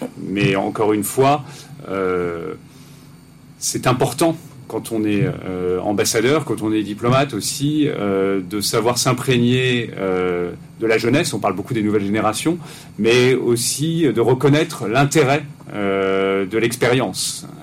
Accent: France; Bien sûr, moi je suis content de pouvoir valoriser la culture de mon pays, la culture du continent.

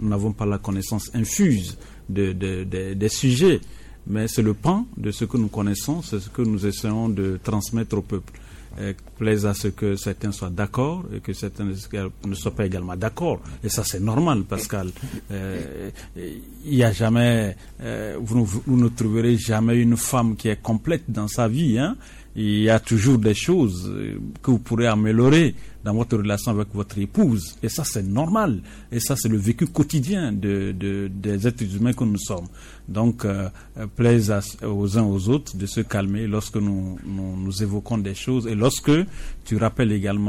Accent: Dapaong, Savanes, Togo; comme je viens de Dapaon

